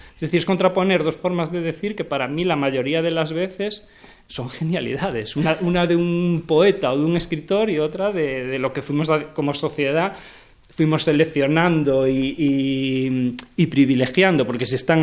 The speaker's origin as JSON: {"language": "Spanish", "region": "Galicia", "country": "Spain", "said": "Soy gallego, un poquito por el tema de la lluvia y tal."}